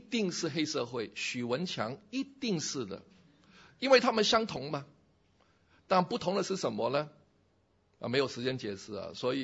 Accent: Washington, United States; 我来自的州是华盛顿州啊，我们有微软有波音

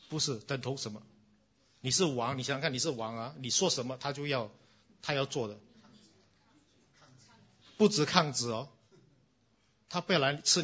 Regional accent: Singapore; 你们新加坡人，我们新加坡人如果要摆一个婚宴要多久？

